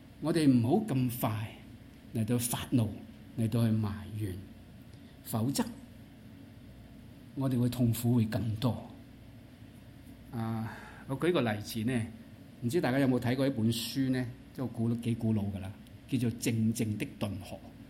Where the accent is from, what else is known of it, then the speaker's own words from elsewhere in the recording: China; 我們中國人說小不忍則亂大謀嘛